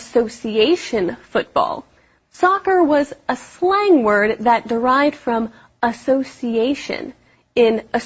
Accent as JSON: {"language": "English", "country": "United States", "said": "No. As an American, I think of American football when I hear the term football."}